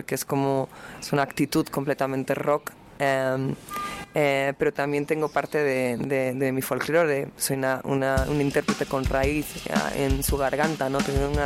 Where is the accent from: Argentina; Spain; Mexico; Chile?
Spain; Córdoba, Andalusia; born there; Yo nací en el sur, en la ciudad de Córdoba.